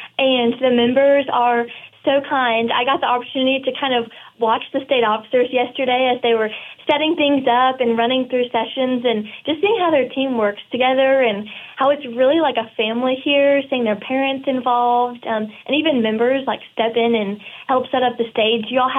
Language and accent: English; Kentucky, United States; I remember my state advisor, I'm from Kentucky